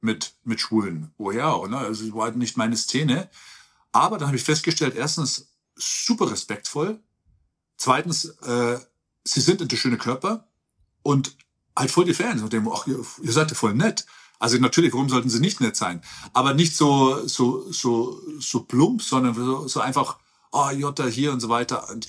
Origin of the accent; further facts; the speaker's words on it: Ergolding, Bavaria, Germany; Aus Ergolding, Niederbayern, ich bin der volle Bauer. Ich bin so ein Bauer, ich bin in Ergolding aufgewachsen, zur damaligen Zeit 10.000 Einwohner. Wir waren das letzte Haus bei den Feldern. Ich bin zwischen Kühen und Odel aufgewachsen, ja, voll der Bauer.